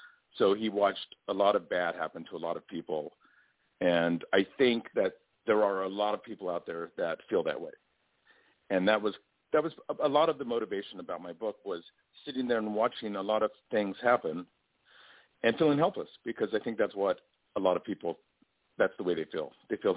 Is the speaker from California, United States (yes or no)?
yes; Los Angeles, California, United States; also born or lived in San Diego; I grew up in Los Angeles, Southern California. I was born in San Diego.